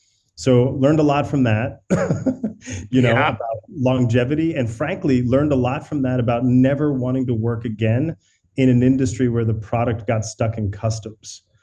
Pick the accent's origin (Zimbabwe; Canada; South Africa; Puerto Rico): Puerto Rico; But I was born and raised in La Isla del Encanto, the lovely island of Puerto Rico. We actually grew up originally in the rainforest. So El Yunque, the tropical rainforest in Puerto Rico, was my backyard